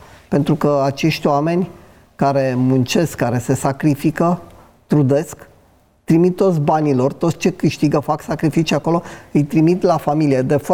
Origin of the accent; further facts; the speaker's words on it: Transylvania, Romania; moved away; am zis cuiva din Italia că sunt român, din Transilvania, se gândea la Pennsylvania